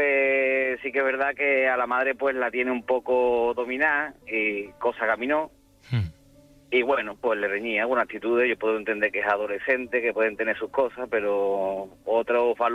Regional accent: Seville, Andalusia, Spain; Nosotros somos de Sevilla.

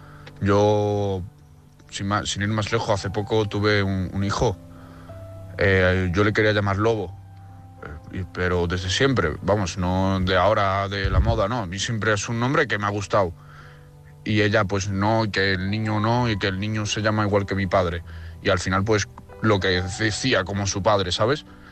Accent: Navarre, Spain; de Navarra.

